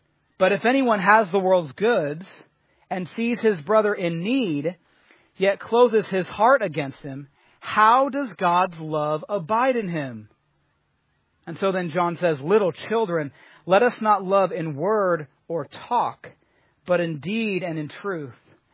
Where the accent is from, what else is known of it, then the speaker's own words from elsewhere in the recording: Boston, Massachusetts, United States; accent: Boston; I felt like I started reading it in my northeastern Boston accent.